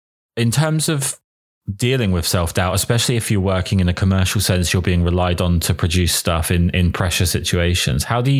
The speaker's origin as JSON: {"language": "English", "region": "England", "country": "United Kingdom", "said": "So I'm painfully English and I have the terrible habit of always going towards the negative rather than the positive."}